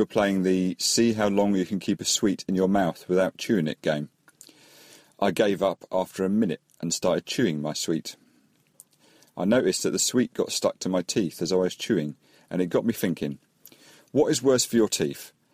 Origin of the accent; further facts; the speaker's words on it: South East England, United Kingdom; from Hampshire